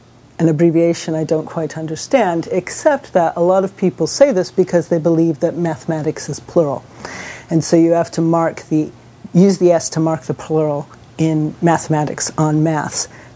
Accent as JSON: {"language": "English", "country": "United States", "lives_now": "United Kingdom", "said": "I am an American living in Britain."}